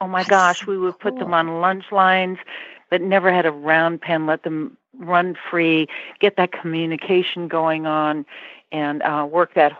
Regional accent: England, United Kingdom; I never had a round pin in my whole life because I'm an English girl.

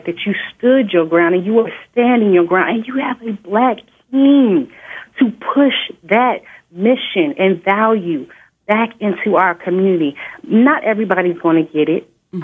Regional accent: Inglewood, California, United States; I grew up in Inglewood, California.

